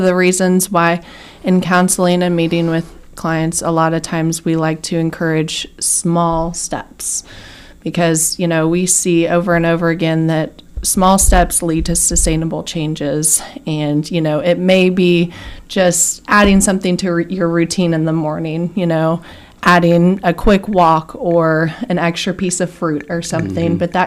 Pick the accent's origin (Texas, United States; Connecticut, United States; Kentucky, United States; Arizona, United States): Kentucky, United States; I'm over from Eastern Kentucky